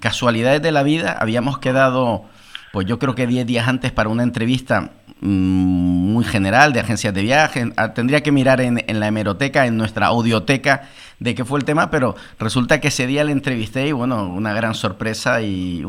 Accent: Canary Islands, Spain; accent: Canarian; Carlos, yo supongo que lo de Canarias lo dices por dos cosas: primero, por mi acento

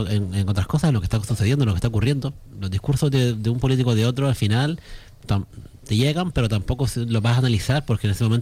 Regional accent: Canary Islands, Spain; Hombre, yo soy de Gran Canaria

